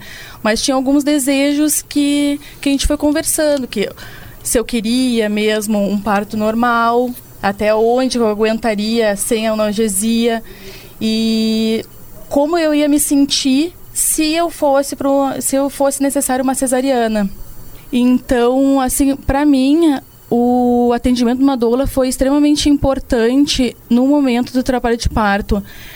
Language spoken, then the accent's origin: Portuguese; Porto Alegre, Rio Grande do Sul, Brazil; Na verdade, eu vim de Porto Alegre